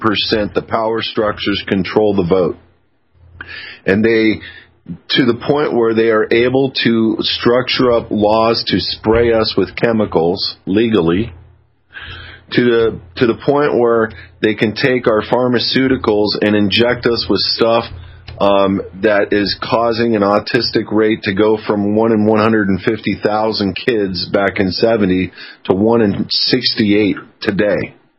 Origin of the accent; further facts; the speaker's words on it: Fullerton, California, United States; where I grew up in Fullerton, it literally, you know, the high school I went to was predominantly Caucasian and Hispanic children, and now it's completely flipped to an Asian culture.